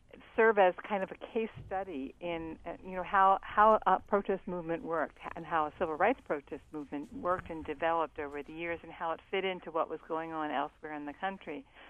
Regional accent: Baltimore, Maryland, United States; I grew up in Baltimore. I went to Western High School, and I actually lived not far as a child from Gwin Oak Amusement Park, out in Hunting Ridge, out Edmondson Avenue.

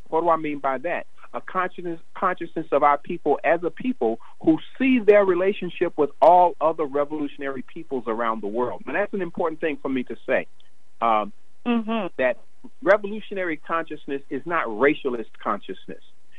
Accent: California, United States; But I think I mentioned my family moved to California right after that. And so I grew up in California.

